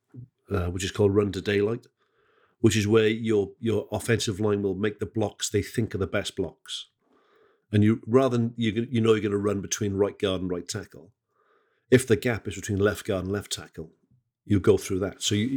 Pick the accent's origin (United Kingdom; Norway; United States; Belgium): United Kingdom; Wales; As a Welsh bloke whose family are from the Welsh Valleys, what I liked about this as well, about Pittsburgh